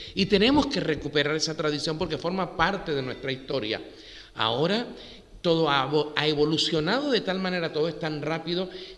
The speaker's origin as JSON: {"language": "Spanish", "region": "Canary Islands", "country": "Spain", "said": "yo procedo de la isla de La Gomera"}